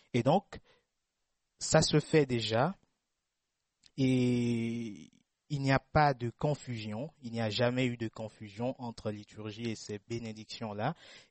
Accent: Kinshasa, DR Congo; quand on vient du Congo, Kinshasa comme moi

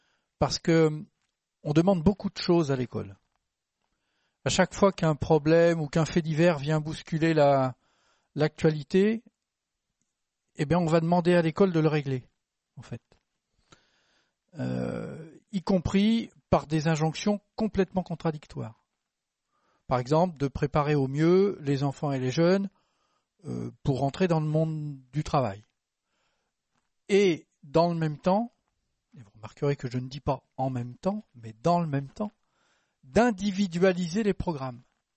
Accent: Lyon, Auvergne-Rhône-Alpes, France; Je suis lyonnais, j'habite pas très loin du parc de la Tête d'Or

